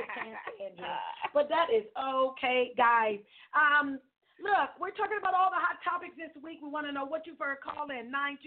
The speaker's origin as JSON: {"language": "English", "town": "Landover", "region": "Maryland", "country": "United States", "said": "I wish you would, but we from Landover. I'm from Landover, so leave me alone."}